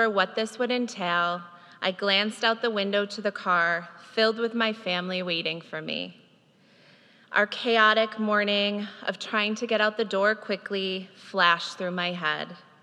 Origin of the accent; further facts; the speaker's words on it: Elmira, New York, United States; I was raised in Elmira, New York, to two amazing Irish Catholic parents. I'm one of six kids.